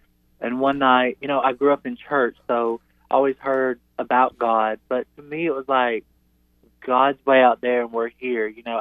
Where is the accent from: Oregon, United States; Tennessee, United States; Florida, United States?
Tennessee, United States; now in Georgia, United States; I actually live in Georgia. The bulk of my story of my life, I grew up in Tennessee and lived in Tennessee, south of Nashville area.